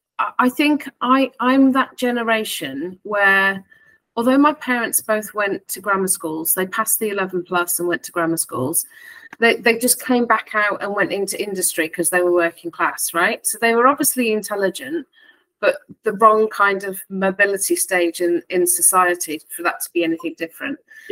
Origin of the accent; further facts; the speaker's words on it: Walsall, West Midlands, United Kingdom; So I came from the Black Country, working class Walsall. My parents divorced when I was young.